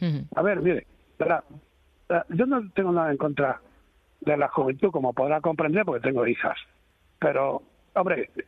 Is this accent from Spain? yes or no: yes; Extremadura, Spain; en Extremadura, en la zona que yo soy de La Vera